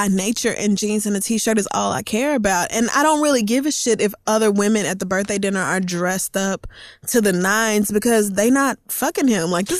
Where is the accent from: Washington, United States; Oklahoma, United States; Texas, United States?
Oklahoma, United States; like the girls I knew growing up in Oklahoma doing hair